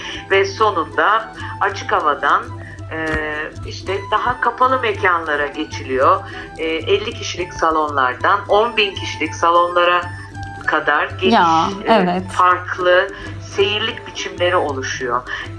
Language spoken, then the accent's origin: Turkish; Istanbul, Turkey; Ben toprağı saksıda görmüş bir İstanbullu olarak benim çiftçi olmam çok zor.